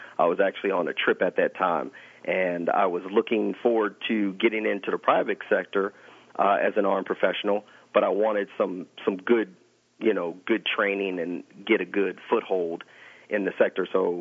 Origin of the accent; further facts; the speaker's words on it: San Diego, California, United States; I just flew in from California. I'm from San Diego, California. So out here in Florida, always a good time in Florida.